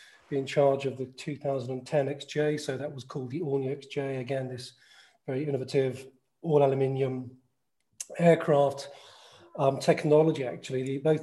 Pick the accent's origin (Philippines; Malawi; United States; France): France; moved away as an adult; That's when I came over from France.